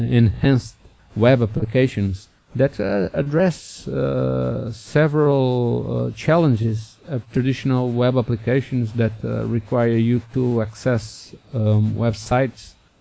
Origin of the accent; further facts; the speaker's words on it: Portugal; English is a second language; In December, I went to Portugal, my home country, to visit my family.